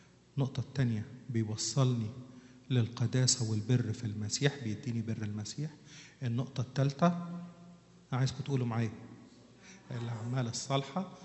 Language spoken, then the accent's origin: Arabic; Asyut, Asyut Governorate, Egypt; أنا أصلي من أسيوط، وإحنا في أسيوط كانت كل دراستنا من الكتب بتاعة أبونا متى.